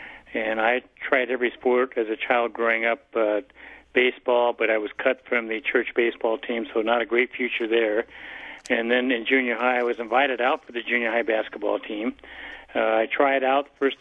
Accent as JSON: {"language": "English", "town": "Wichita", "region": "Kansas", "country": "United States", "tie": "born or raised there", "said": "Well, I grew up in Wichita, Kansas"}